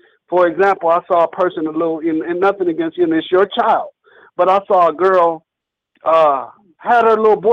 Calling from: Muskogee, Oklahoma, United States; I'm calling from Muskogee, Oklahoma.

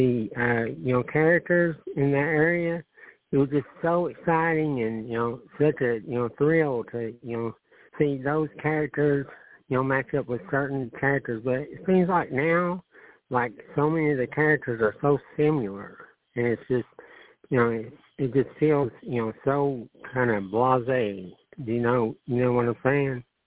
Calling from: Virginia, United States; from Virginia.

